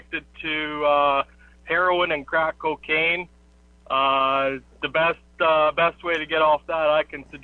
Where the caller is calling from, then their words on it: Canada; from... I'm up in Canada.